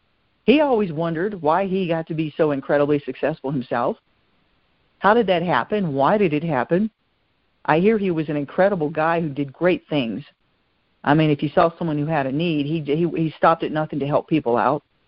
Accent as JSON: {"language": "English", "town": "Memphis", "region": "Tennessee", "country": "United States", "tie": "born there", "said": "I was born in Memphis. I was actually born in the hospital that he died in."}